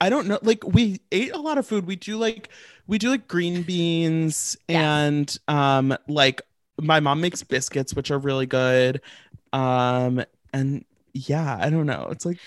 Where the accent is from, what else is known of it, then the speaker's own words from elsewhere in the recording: St. Louis, Missouri, United States; now in New York, United States; So I'm from St. Louis. I'm in New York right now.